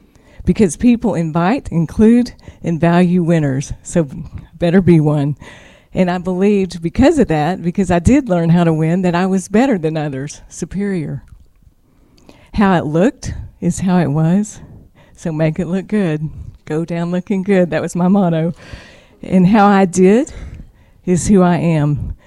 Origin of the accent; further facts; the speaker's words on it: Amarillo, Texas, United States; I grew up in Amarillo, Texas. No one likes to admit that, but I did.